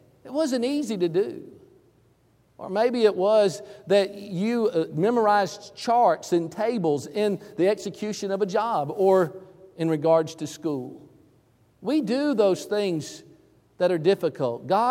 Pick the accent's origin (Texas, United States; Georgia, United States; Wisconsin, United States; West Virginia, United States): Georgia, United States; also born or lived in Denver, Colorado; I was raised in Georgia. This really happened there.